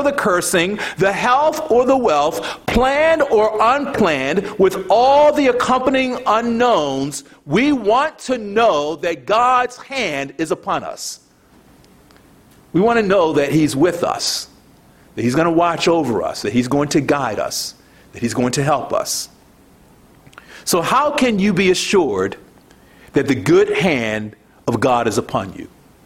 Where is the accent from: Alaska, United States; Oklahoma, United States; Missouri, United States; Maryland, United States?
Maryland, United States; Baltimore; Now, I grew up in Baltimore, and that's not a good thing to do.